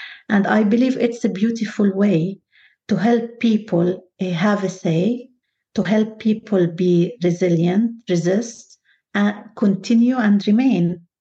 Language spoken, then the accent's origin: English; Nazareth, Northern District, Israel; now in Jerusalem; Originally, I'm from Nazareth, But I chose to live and practice my career inside occupied Jerusalem.